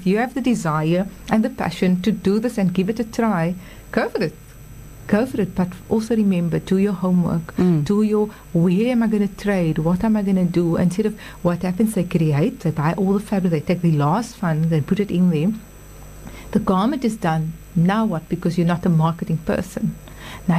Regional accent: South Africa; So we're South African, and we need to be proud of that. And then you wear proudly South Africa.

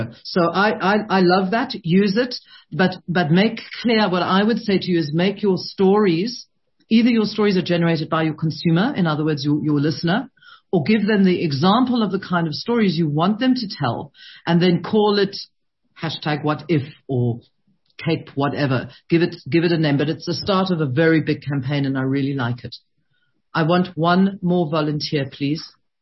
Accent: South Africa; I'm speaking as a South African

